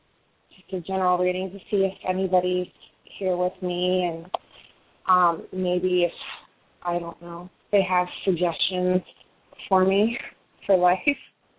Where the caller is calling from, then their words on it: Columbus, Ohio, United States; And I'm calling from Columbus, Ohio.